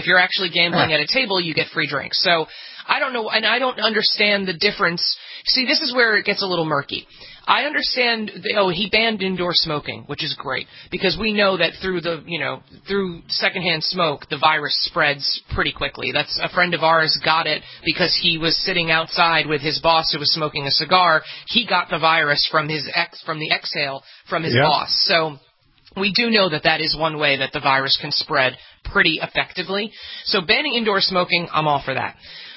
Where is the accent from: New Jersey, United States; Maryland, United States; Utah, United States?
New Jersey, United States; I had never been to Atlantic City before, which is hilarious since I grew up in the Jersey Shore, but never went, not a gambler.